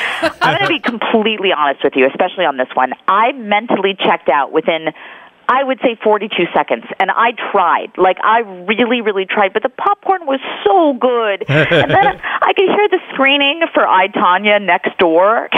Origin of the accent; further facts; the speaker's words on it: Waco, Texas, United States; Jesse Plemons, who is from my hometown of Waco